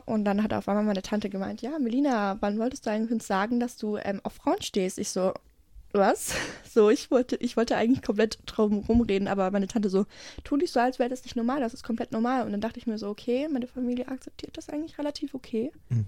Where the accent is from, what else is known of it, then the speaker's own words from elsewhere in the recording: Mössingen, Baden-Württemberg, Germany; Ich komme aus Mössingen ursprünglich